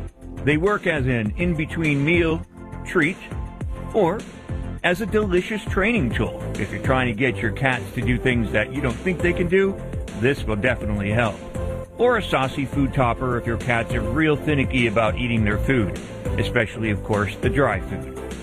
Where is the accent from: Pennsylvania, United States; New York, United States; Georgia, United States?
Pennsylvania, United States; accent: Pennsylvania; That's probably my Pennsylvania accent coming in.